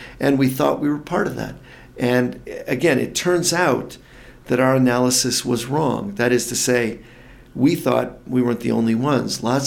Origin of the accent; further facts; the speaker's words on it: United States; And we as American citizens should know that and resist it.